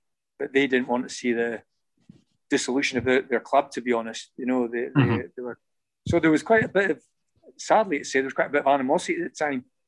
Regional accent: Inverness, Scotland, United Kingdom; born here many moons ago

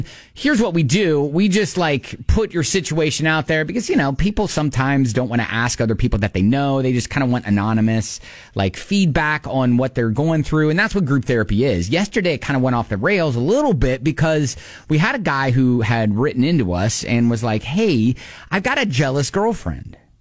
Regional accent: Columbus, Ohio, United States; We are natural-born enemies, Brent, because I'm from Columbus, Ohio

